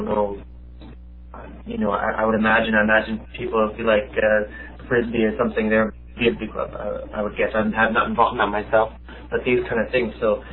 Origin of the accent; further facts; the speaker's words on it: Canada; I remember I came here 4 years ago. I'm Canadian